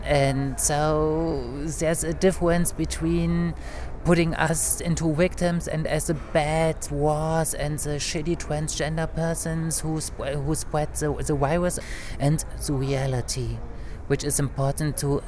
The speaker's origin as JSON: {"language": "English", "region": "Berlin", "country": "Germany", "said": "I am from Berlin, Germany"}